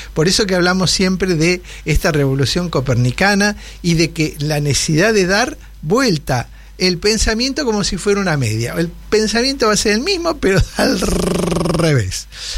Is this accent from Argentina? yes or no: yes; Argentina; Se trata de ser más argentino y ser mejor argentino. Porque somos argentinos.